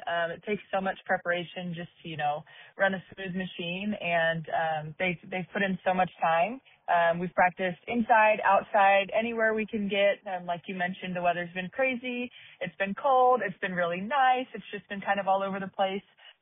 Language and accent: English; Wichita, Kansas, United States; Because like you said, you know, I'm from Wichita. I bounced around a little bit.